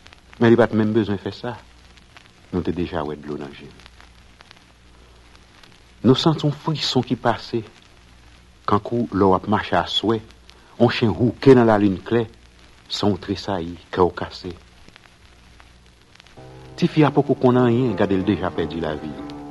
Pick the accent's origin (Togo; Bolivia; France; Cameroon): France; Marseille, Provence-Alpes-Côte d'Azur; accent: Marseille; Moi, j'aime me promener sur la Canebière et entendre tout le monde parler avec mon accent, le plus bel accent de France.